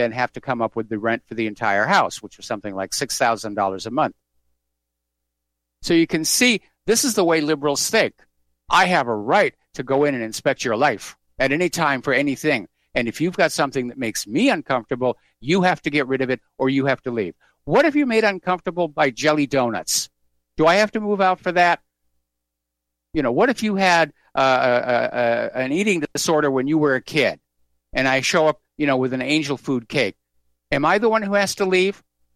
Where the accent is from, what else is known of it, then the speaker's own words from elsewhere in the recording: New England, United States; Well, I'm from New England. New Englanders all have guns too.